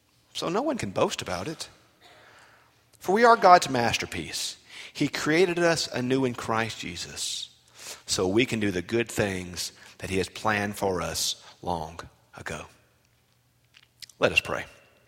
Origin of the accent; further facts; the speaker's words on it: Bogue Chitto, Mississippi, United States; Now, I'm from Bogachita, Mississippi, and Lithuania is a long way from Bogachita, Mississippi.